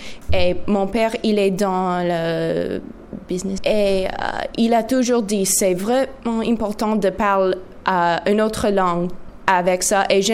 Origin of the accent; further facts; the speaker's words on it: Canada; French is a second language; je suis canadienne. Je suis un demi-canadienne français dans la côté de mon père. Et mon père et ma mère parlent français et anglais tous les deux.